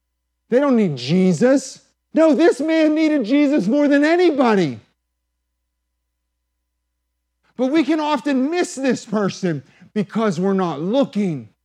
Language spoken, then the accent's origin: English; McKeesport, Pennsylvania, United States; I'm from McKeesport.